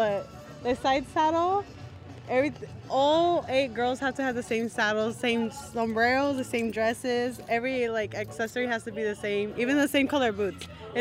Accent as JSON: {"language": "English", "town": "Des Moines", "region": "Iowa", "country": "United States", "said": "I'm from Des Moines, Iowa."}